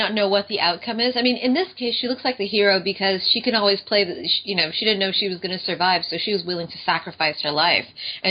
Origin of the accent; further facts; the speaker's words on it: Canada; Well, I know I'm from Canada, so I live really close to the States.